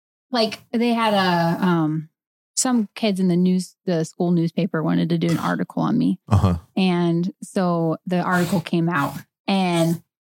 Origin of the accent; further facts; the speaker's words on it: Arizona, United States; I'm from Arizona. I don't know any of this stuff.